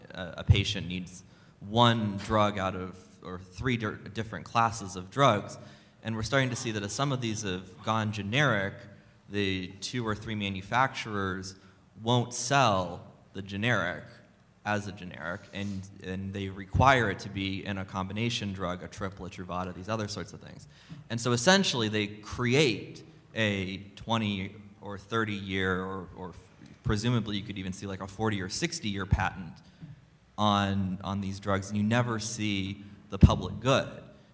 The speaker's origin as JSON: {"language": "English", "town": "Orlando", "region": "Florida", "country": "United States", "said": "from Orlando."}